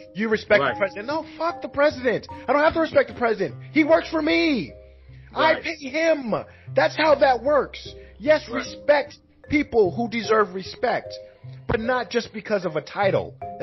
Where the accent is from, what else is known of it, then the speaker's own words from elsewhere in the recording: New York, United States; also born or lived in New Jersey; We grew up in New York, New Jersey.